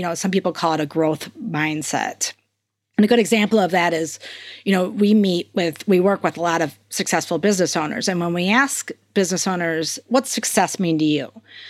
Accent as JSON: {"language": "English", "region": "Minnesota", "country": "United States", "tie": "born or raised there", "said": "I grew up in Minnesota. I think when I say Minnesota, my accent comes out."}